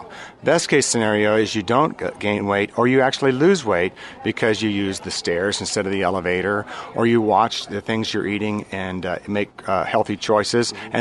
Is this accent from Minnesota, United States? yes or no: no; Orlando, Florida, United States; I'm from Orlando.